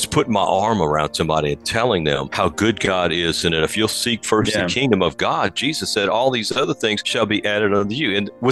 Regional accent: New Orleans, Louisiana, United States; And that's where I grew up in New Orleans.

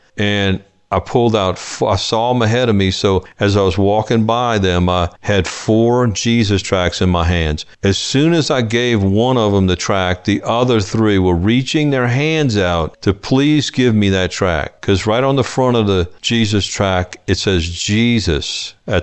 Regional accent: New Orleans, Louisiana, United States; I grew up in New Orleans around some really good food

